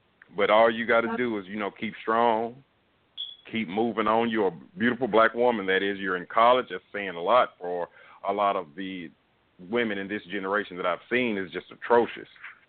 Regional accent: Nashville, Tennessee, United States; But, I'm from Nashville, Tennessee.

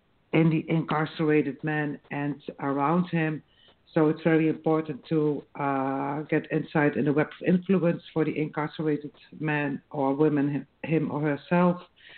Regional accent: Netherlands; I come from the Netherlands.

